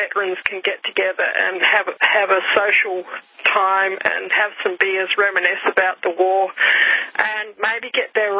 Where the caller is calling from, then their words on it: Australia; I'm calling from Australia. I live in country, but it's probably just after 12:30 at night.